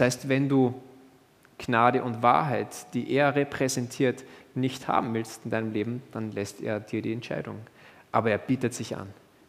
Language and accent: German; Austria; Denn bei uns in Österreich zumindest ist es so üblich, dass man nicht gleich alle Türen aufmacht, oder?